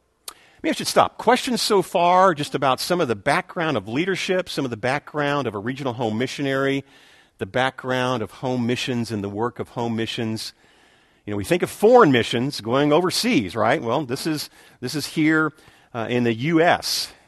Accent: Louisiana, United States; Although I was born in South Louisiana, I am a Cajun.

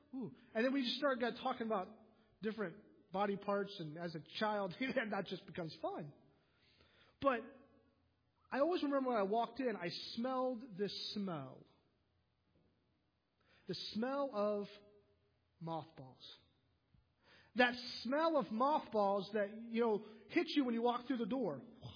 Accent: Columbus, Ohio, United States; So as a city boy, growing up in Columbus, going down, not having any really water or toilet

